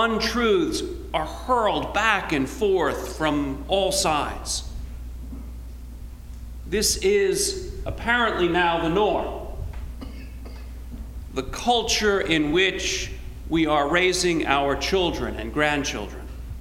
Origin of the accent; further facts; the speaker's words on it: Long Island, New York, United States; When we grew up on Long Island, you went up north to the mountains.